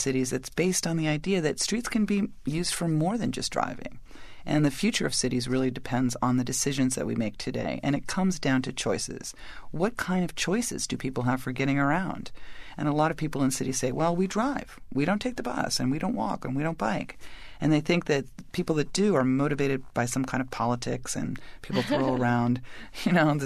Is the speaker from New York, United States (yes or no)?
yes; New York City, New York, United States; Well, I grew up in New York City.